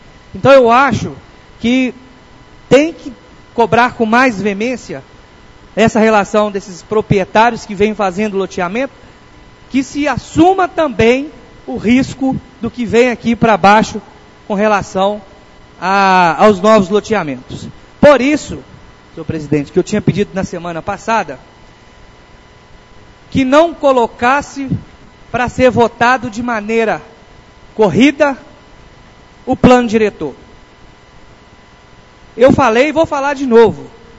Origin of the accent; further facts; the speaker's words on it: Capanema, Brazil; Fui criado, nascido e criado aqui no Capanema